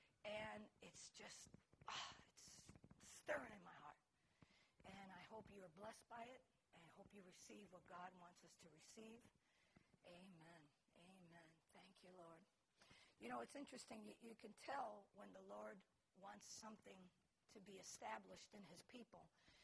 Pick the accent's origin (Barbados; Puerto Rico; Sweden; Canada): Puerto Rico; even though I'm from Puerto Rico and there's plenty of them there.